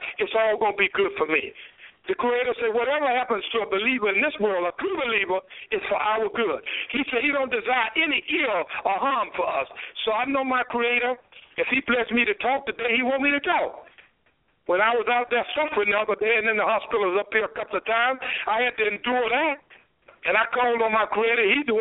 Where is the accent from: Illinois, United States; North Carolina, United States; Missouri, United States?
North Carolina, United States; Durham; now in Washington, United States; Durham, North Carolina right now. That's my hometown, my home state and hometown.